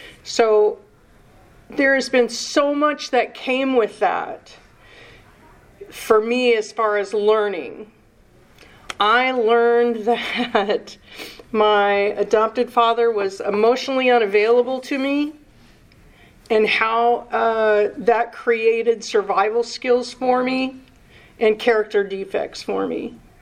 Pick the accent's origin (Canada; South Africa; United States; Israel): United States; Pacific Northwest; So I'm from the Pacific Northwest, so I am prepared for any kind of weather at any moment.